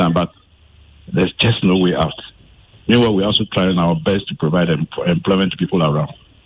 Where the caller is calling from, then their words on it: Tema, Greater Accra, Ghana; From Tema.